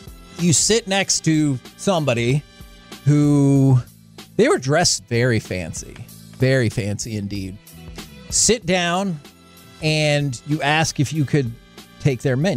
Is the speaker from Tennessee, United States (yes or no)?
no; Garland, Texas, United States; we say, we're from Dallas. And it's just easier.